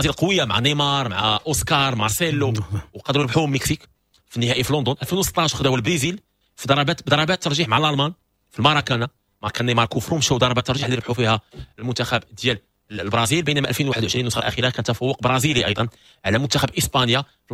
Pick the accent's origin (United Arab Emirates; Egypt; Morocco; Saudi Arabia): Morocco; حنا بعدا فخورين بلادنا المغرب